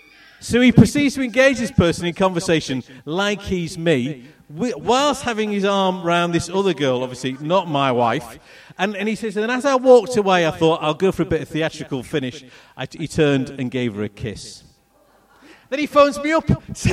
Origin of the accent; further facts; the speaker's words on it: Beverley, Yorkshire and the Humber, United Kingdom; born there; I was born in Yorkshire. That's Beverley. That's where I was born. I was born in Beverley rather than Hull because there was a maternity, a specialist maternity unit in Beverley.